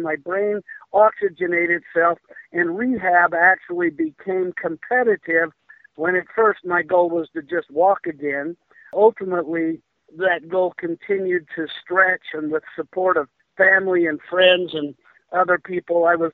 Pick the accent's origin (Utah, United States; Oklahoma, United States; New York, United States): Utah, United States; also born or lived in Seattle, Washington; Well, I was born in Seattle, Washington. I moved to Utah. My dad was an engineer and the base commander at Hill Air Force Base.